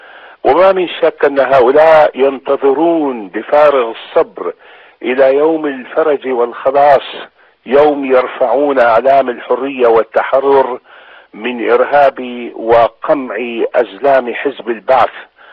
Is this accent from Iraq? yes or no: yes; Basra, Basra Governorate, Iraq; also born or lived in Amarah; أنا مواليد العمارة لكن في الطفولة انتقلنا إلى البصرة.